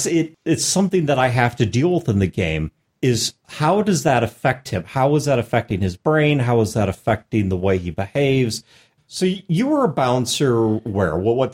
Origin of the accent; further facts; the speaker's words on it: Midwest, United States; also born or lived in Albuquerque, United States; But even talking about being in Albuquerque, look, I'm from the Midwest.